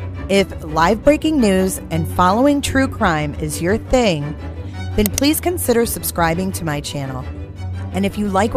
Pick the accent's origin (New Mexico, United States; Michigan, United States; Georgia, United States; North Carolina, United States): Michigan, United States; Today's video is an old case, a cold case, out of my home state of Michigan.